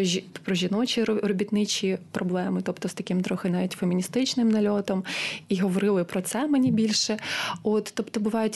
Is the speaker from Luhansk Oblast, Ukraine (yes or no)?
yes; Pervomaisk, Luhansk Oblast, Ukraine; я тоді з Києва поїхала до батьків на Луганщину, в мій рідний Первомайськ